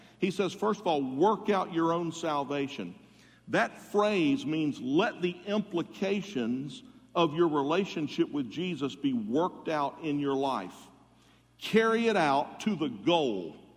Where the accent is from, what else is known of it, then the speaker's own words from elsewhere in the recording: Jacksonville, Florida, United States; my very first class at UF when I came here from Jacksonville as a freshman was in Norman Hall